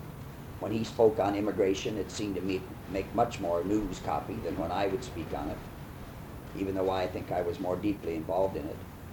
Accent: Midwest, United States; He was from the New England states, I was from the Midwest.

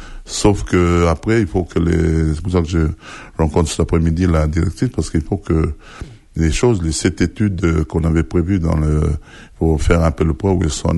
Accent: Yaté, South Province, New Caledonia; Bon, comme je suis originaire de Yaté

